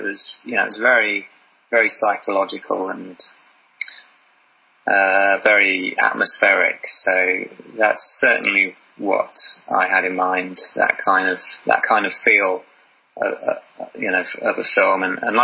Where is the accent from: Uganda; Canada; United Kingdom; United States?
United Kingdom; Sleaford, East Midlands; So I'd photographed a lot of Sleaford. I think, you know, my hometown, a lot of the buildings around here made it into the film.